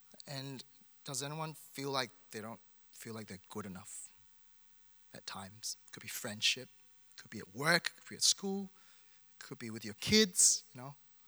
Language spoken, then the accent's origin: English; Melbourne, Victoria, Australia; Because when I tell people I'm from Melbourne, like, they look at me with awe.